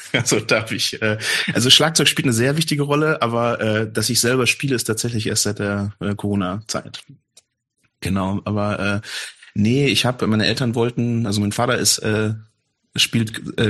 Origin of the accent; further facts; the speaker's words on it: Bielefeld, North Rhine-Westphalia, Germany; wenn ich dann sage, ich komme aus Bielefeld oder ich spreche Deutsch oder so, dann reagieren manche Leute darauf komisch